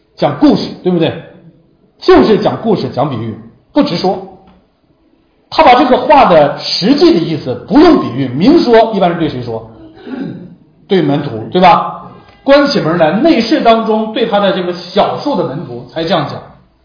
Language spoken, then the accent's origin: Chinese; China; 我们中国人都知道十年树木，百年树人，千万不要急功近利。